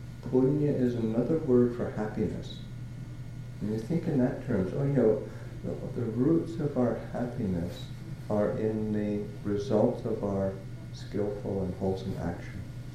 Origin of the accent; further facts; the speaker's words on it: Manitoba, Canada; I grew up in Nepal, Manitoba. So it's a long way away.